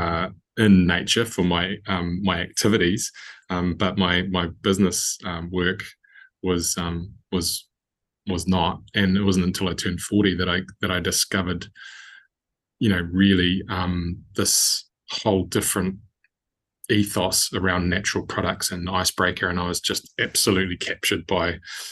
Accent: Rotorua, Bay of Plenty, New Zealand; I didn't grow up on a farm. I grew up in the Bay of Plenty town of Rotorua.

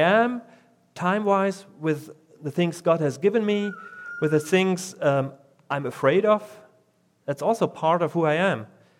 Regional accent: East Germany, Germany; I was 17 years old when Germany was reunited, and I had the best of both worlds. I grew up in East Germany

